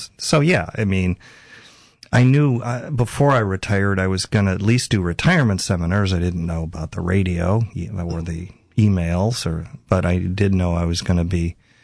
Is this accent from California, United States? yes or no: no; Chicago, Illinois, United States; In my hometown, Chicago, on every corner there was a local pub